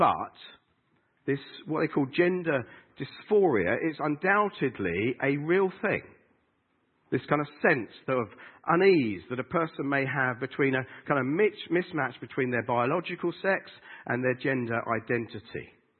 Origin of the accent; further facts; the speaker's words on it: United Kingdom; I'm British.